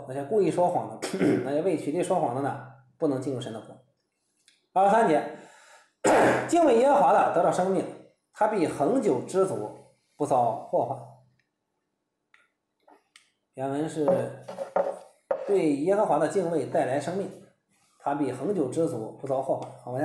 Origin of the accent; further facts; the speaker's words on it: China; 他跟我们中国人是不一样的哈。